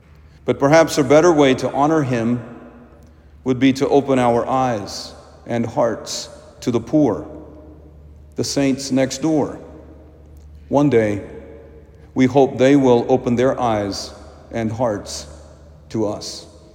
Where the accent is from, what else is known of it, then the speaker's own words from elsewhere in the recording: India; the poor living in cardboard boxes in my home country of India